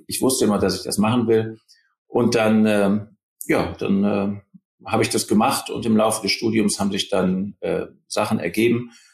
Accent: North Rhine-Westphalia, Germany; Ich komme aus Düsseldorf oder aus der Nähe von Düsseldorf. Genau gesagt bin ich ein richtiger Neandertaler. Genau zwischen Düsseldorf und Wuppertal ist das nämlich. Und da bin ich aufgewachsen

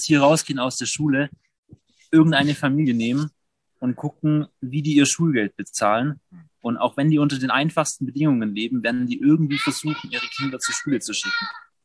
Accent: Germany; Und ich denke mir, wenn wir als Deutsche, als europäische Kultur einfach sagen, hey, wir haben so ein bisschen mehr das Auge für den Nächsten, für den Moment.

